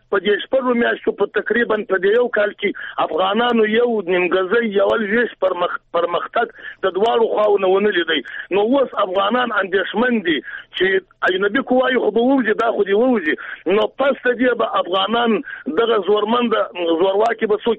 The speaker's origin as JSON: {"language": "Pashto", "country": "Afghanistan", "said": "خبره ده چې موږ افغانان یو نظر ورکوم، زه پښتون د چا سره لرم."}